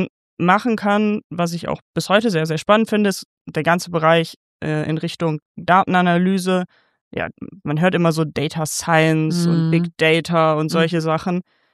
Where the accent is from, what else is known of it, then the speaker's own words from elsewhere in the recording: Wuppertal, North Rhine-Westphalia, Germany; born there; Und als gebürtige Wuppertalerin